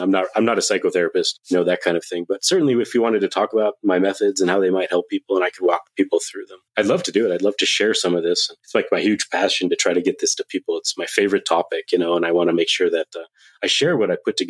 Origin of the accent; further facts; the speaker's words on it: Denver, Colorado, United States; Us in Denver.